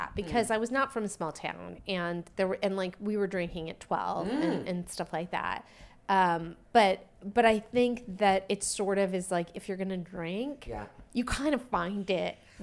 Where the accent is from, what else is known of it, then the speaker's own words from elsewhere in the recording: San Francisco Bay Area, California, United States; That's like, I'm from the Bay Area.